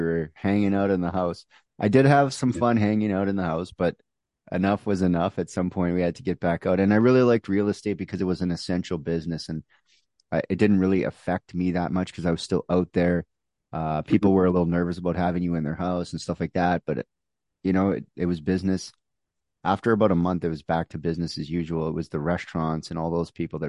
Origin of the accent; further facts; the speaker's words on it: Winnipeg, Manitoba, Canada; but I'm from Winnipeg and we're not allowed to like Regina or Saskatchewan.